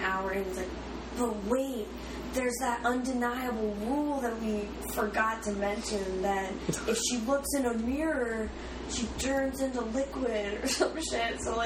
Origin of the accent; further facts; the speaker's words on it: New Jersey, United States; is did you, where you grew up, we're both from New Jersey.